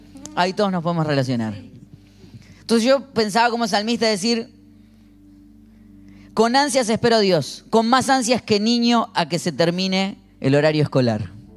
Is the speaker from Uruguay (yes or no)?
no; Argentina; Como argentino yo escucho, espero los vigilantes de la mañana y yo pienso en el pan dulce, en la factura.